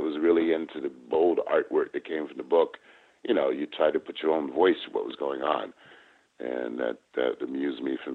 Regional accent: Hartford, Connecticut, United States; Yeah, I grew up in Hartford, Connecticut

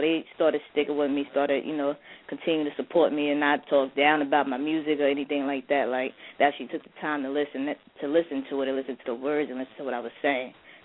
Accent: New Jersey, United States; I used to work at the Regal Theater out here in Jersey. I'm from Jersey.

